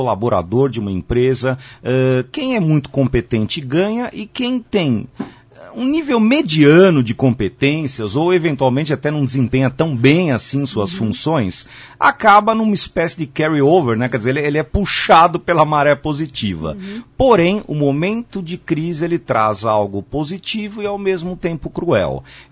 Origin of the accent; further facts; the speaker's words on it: Brazil; a gente espera, como brasileiros, como cidadãos